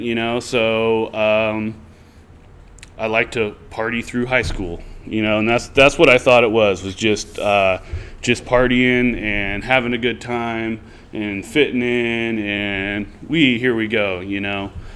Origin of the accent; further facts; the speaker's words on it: California, United States; I grew up in Nevada County, so moving to Placerville